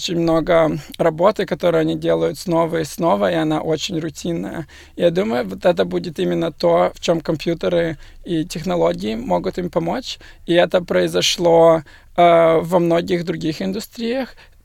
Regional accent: Odesa, Odesa Oblast, Ukraine; moved away as an adult; now in Melbourne, Australia; Я из Одессы приехал сейчас в Мельбурн 7 лет назад, чтобы учиться.

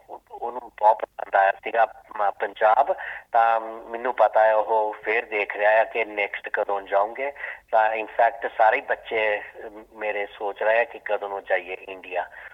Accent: Talwan, Punjab, India; ਪਿੰਡ ਹੈਗਾ ਸਾਡਾ ਤਲਵਣ, ਉਹ ਉੱਦਾਂ ਅਸੀਂ ਬੈਲਗੇ ਦੇ ਹਾਂ, ਤਲਵਣ ਪਿੰਡ ਹੈਗਾ ਆ ਨੂਰ ਮਹਿਲ ਤੋਂ 11-9 ਕਿਲੋਮੀਟਰ ਸਾਊਥ ਪੈਂਦਾ ਆ, ਤਾਂ ਜਲੰਧਰ ਡਿਸਟ੍ਰਿਕਟ ਦੇ ਵਿੱਚ ਪੈਂਦੇ ਹਾਂ ਅਸੀਂ।

